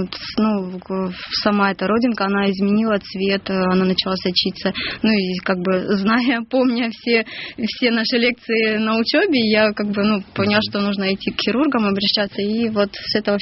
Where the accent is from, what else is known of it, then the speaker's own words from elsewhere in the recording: Timashevsk, Krasnodar Krai, Russia; Я из города Тимашевска, Краснодарский край.